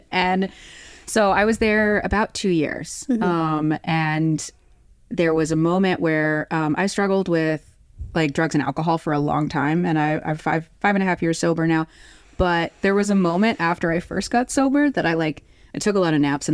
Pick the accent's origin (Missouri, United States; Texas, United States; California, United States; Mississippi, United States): Texas, United States; So, I'm from the South. I'm from Texas and, you know, truly known for being a progressive and sexually positive state at all times.